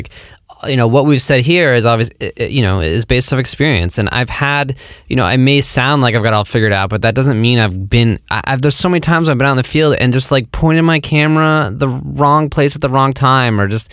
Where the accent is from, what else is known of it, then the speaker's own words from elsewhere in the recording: United States; And especially as an American, part of this country, with such an imperialistic history